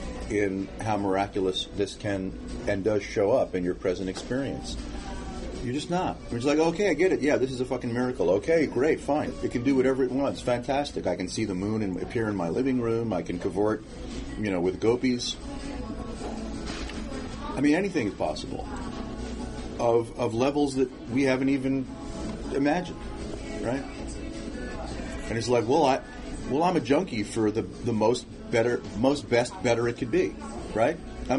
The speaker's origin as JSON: {"language": "English", "region": "New York", "country": "United States", "said": "I mean, I'm from Long Island. I played handball. I was bar mitzvah in a a reform synagogue."}